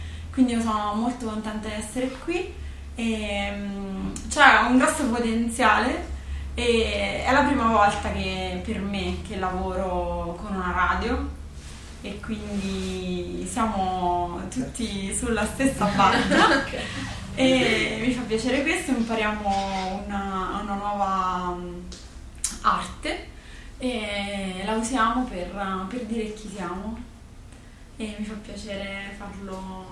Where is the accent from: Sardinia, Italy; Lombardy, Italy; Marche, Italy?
Marche, Italy; Ascoli Piceno; sono di Ascoli Piceno, ho 26 anni